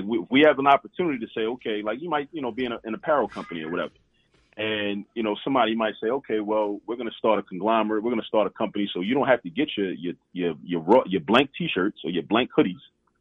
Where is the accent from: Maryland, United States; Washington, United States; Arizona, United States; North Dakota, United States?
Maryland, United States; Baltimore; You know, I grew up in Baltimore.